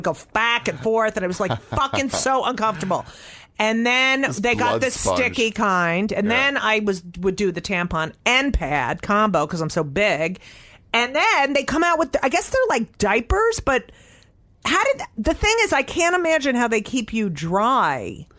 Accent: United States; And as an American, as I'm going to be brutally honest

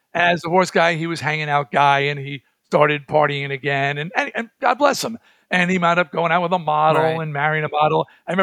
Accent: Baldwin, New York, United States; He grew up in Roosevelt. Right. I grew up in Baldwin.

